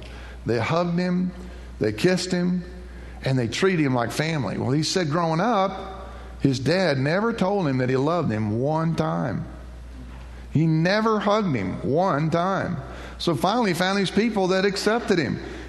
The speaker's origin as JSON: {"language": "English", "town": "Houston", "region": "Texas", "country": "United States", "tie": "born or raised there", "said": "I remember growing up on Dover Street in Houston, our house was next to a huge vacant lot."}